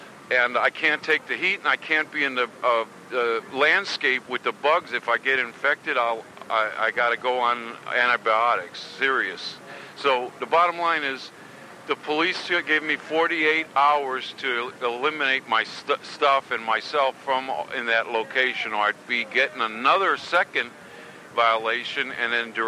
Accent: Chicago, Illinois, United States; now in Santa Cruz, United States; I've been in this town since 89. I'm from South Chicago. I'm 52 years old. I'm a white male.

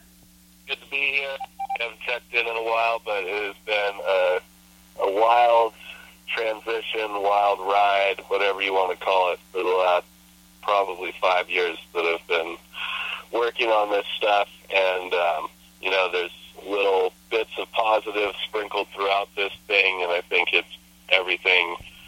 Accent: Santa Cruz, California, United States; I grew up in Santa Cruz, so I've always been exposed to cannabis.

